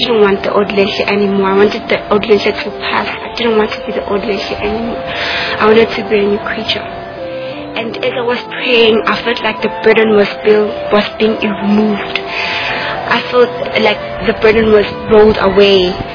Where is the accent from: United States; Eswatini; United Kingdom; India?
Eswatini; and I'm from the Kingdom of Swaziland.